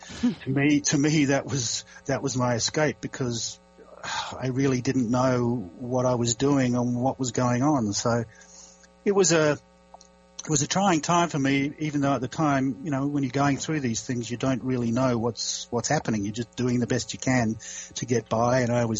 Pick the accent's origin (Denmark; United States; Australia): Australia; Adelaide, South Australia; When I was born in Australia and lived in Adelaide in South Australia and was brought up there